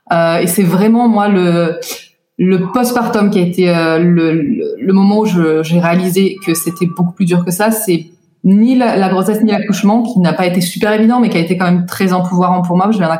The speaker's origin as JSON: {"language": "French", "country": "France", "tie": "born or raised there", "moved": "as an adult", "said": "j'ai toute ma famille en France, énormément d'amis en France. J'ai grandi en France jusqu'à mes 26 ans"}